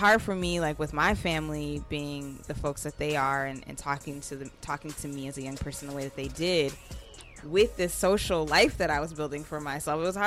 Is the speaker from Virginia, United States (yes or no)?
no; Evanston, Illinois, United States; You know, I grew up in Evanston with Chicago, you know, right there at the next door, the back door, however you want to think about that.